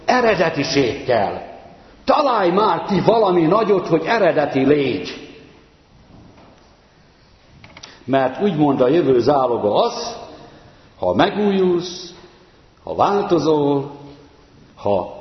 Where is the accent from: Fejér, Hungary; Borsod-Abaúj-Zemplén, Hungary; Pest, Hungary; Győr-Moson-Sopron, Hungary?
Fejér, Hungary; Magyaralmás; a magyaralmási TSC, én ott nőttem fel papgyerekként